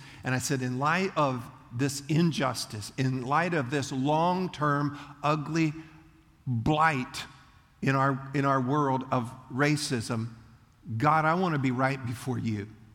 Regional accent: Leesburg, United States; I grew up in Leesburg, and that's why I'm not good at math.

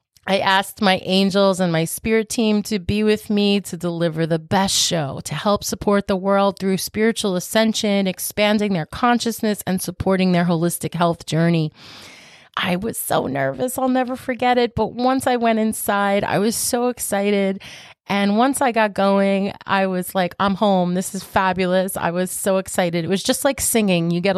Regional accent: Franklin Square, New York, United States; town of Franklin Square, New York. That's our most popular city. So this makes sense because that's my hometown.

